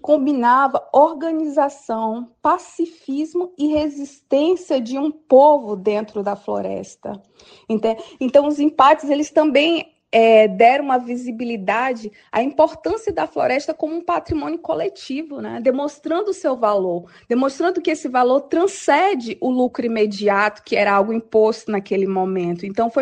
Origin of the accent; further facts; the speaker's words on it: Acre, Brazil; em especial os ouvintes do Acre, minha terra, meu lar e palco de toda a história que permeia a minha vida e a minha caminhada.